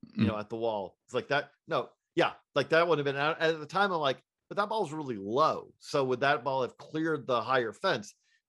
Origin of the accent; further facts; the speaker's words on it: Georgia, United States; And again, let me own it also. I'm from Georgia.